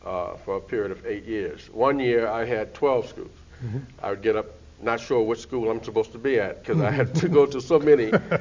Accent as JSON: {"language": "English", "town": "New Orleans", "region": "Louisiana", "country": "United States", "tie": "born or raised there", "moved": "yes", "lives_now": "Boston, United States", "said": "But like when I grew up in New Orleans, we had music. Every high school had at least a marching band, a jazz band, and a concert band"}